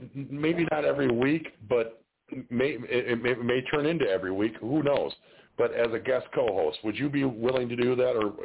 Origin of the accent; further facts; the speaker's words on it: Minnesota, United States; So I'm from Minnesota.